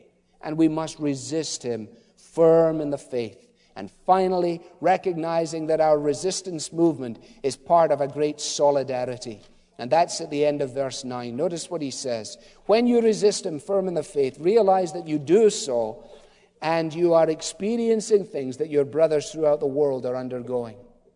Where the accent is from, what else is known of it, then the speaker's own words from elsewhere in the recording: Scotland, United Kingdom; Hey, I'm Scottish. I love free things.